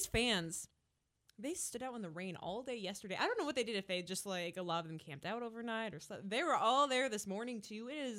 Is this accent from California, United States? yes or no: no; Idaho, United States; I'm from Idaho, so I grew up a 49ers fan. My family's originally from San Francisco.